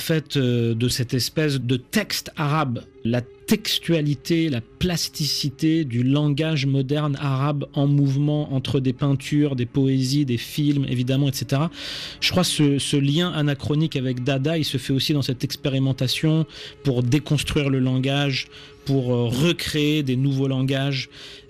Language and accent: French; Île-de-France, France; pour moi, comme j'ai grandi en France, en banlieue parisienne, les musées, c'était toujours des, entre guillemets, des lieux où on était un peu obligé d'aller.